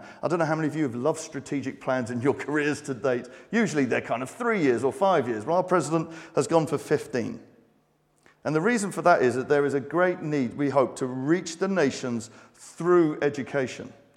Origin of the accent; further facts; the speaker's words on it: London, United Kingdom; when I was a little child, I grew up in London. I was born and raised in London.